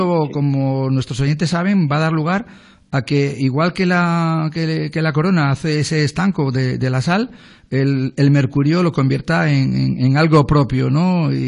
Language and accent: Spanish; Almadén, Castilla-La Mancha, Spain; para los que somos de Almadén